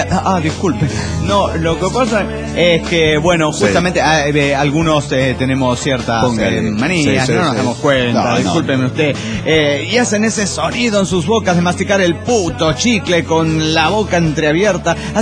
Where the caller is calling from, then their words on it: Morelia, Michoacán, Mexico; de Morelia, Michoacán.